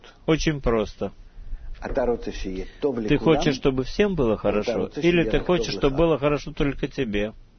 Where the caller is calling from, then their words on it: Ashkelon, Southern District, Israel; я из Ашкелона.